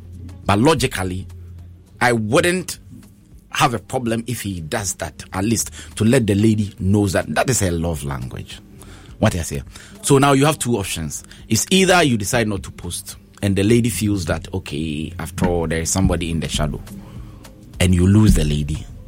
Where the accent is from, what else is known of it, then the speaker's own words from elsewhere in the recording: Ghana; Issues that, as a Ghanaian and as a human being, I think I can also help address.